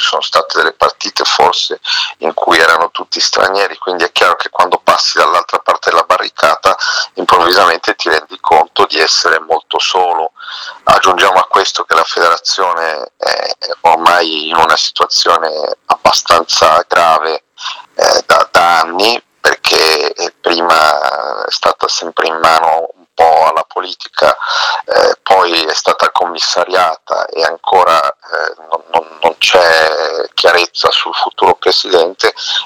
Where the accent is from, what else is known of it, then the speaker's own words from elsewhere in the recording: Liguria, Italy; forse ci può rendere abbastanza soddisfatti come liguri